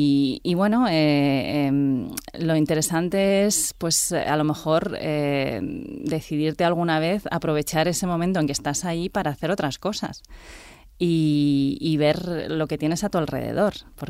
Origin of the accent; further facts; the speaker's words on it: Barcelona, Catalonia, Spain; also born or lived in Zaragoza; yo nací en Zaragoza, como bien dices, pero pues a los 5 años me fui. Y bueno, me fui a Barcelona y pasé allí pues mi etapa formativa, diríamos. Y después empecé a viajar y he trabajado la mayor parte de mi vida en Holanda